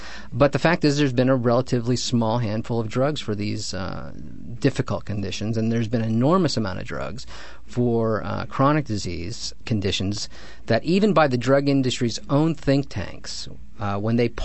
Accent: Midwest, United States; maybe it's because I'm American or originally from the Midwest or something

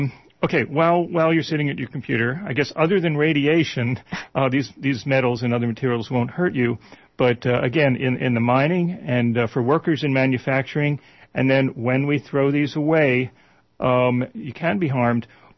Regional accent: Northeast, United States; that's the word I learned when I grew up in the Northeast

